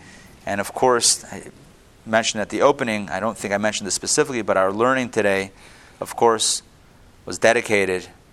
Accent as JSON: {"language": "English", "town": "Pittsburgh", "region": "Pennsylvania", "country": "United States", "tie": "born or raised there", "said": "Growing up in Pittsburgh, in Squirrel Hill, where this happened"}